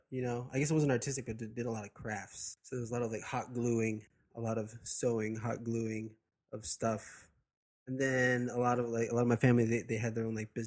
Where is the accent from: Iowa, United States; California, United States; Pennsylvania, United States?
California, United States; Imperial Beach; also born or lived in San Diego / Chula Vista; I bounced around between you know, Imperial Beach, Chula Vista, mm-hmm. Very glamorous.